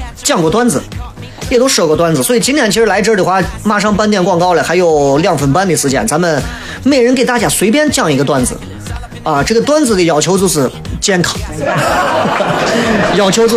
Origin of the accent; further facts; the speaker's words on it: Xi'an, Shaanxi, China; 以我这样一个年龄啊，我来跟大家就作为西安人分享一下夜店